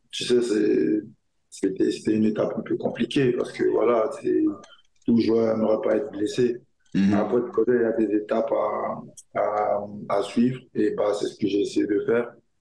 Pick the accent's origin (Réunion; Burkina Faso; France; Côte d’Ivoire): Côte d’Ivoire; Issia, Sassandra-Marahoué; je suis né à Issia, ouais, je suis originaire d'Issia et voilà.